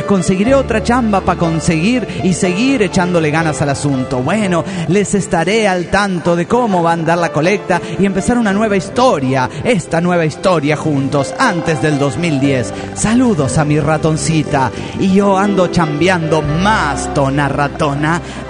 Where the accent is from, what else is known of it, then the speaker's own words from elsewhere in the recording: Mexico City, Mexico; de la Ciudad de México.